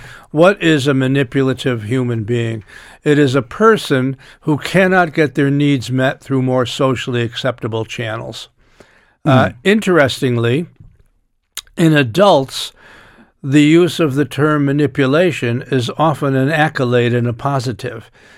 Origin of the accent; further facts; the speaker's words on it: United States; I mean, I was born and reared in Irish America